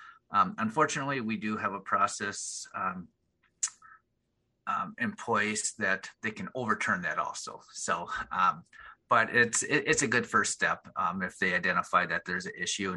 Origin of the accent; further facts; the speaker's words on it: Green Bay, Wisconsin, United States; just living in Green Bay, growing up in Green Bay, everybody just likes the team as a team.